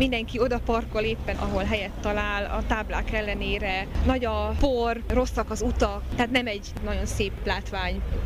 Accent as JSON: {"language": "Hungarian", "town": "Vásárosnamény", "region": "Szabolcs-Szatmár-Bereg", "country": "Hungary", "tie": "born or raised there", "moved": "yes", "said": "egy kisvárosban nőttem fel, ahol minden nagyon szép, nekem legalábbis nagyon szép, vásárosnemény."}